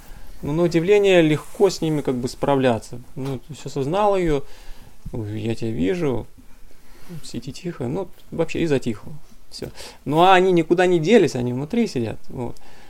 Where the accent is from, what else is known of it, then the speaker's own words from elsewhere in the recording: Krasnodar Krai, Russia; я из Краснодарского края.